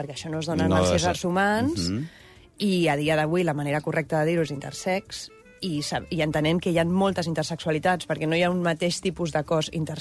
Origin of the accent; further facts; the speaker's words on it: Barcelona, Catalonia, Spain; also born or lived in London; sóc compositora, sóc de Barcelona, vaig néixer el 1984